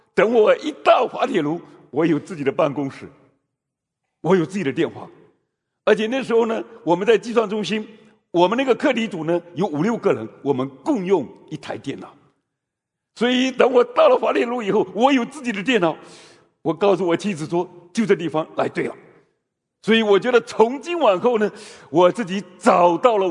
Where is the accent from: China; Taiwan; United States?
China; moved away as an adult; now in Canada; 我觉得老外的日子好过一点，好像我们中国人比较苦，那行，我换一个地方